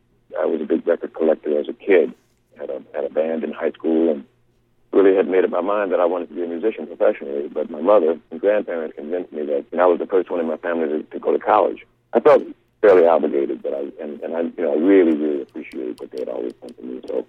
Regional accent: Cleveland, Ohio, United States; So I was raised in Cleveland, Ohio, and was there until I was 18, until I moved away to go to college.

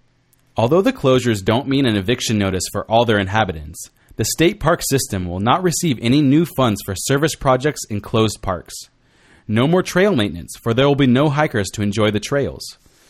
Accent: California, United States; At one time, this statement spoke to me as a Californian.

